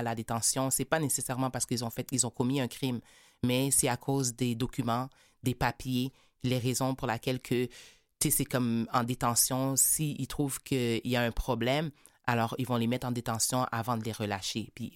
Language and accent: French; Quebec, Canada; born there; Je suis née au Québec.